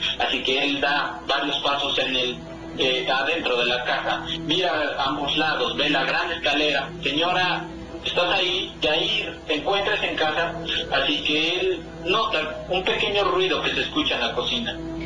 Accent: Puebla, Mexico; Los saludo desde el estado de Puebla. Soy mexicano poblano.

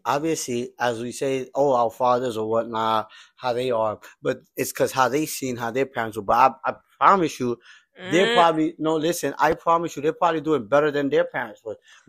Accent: Gambisara, Upper River, Gambia; I'm from Gambisara, the place that gave birth to the Gambia

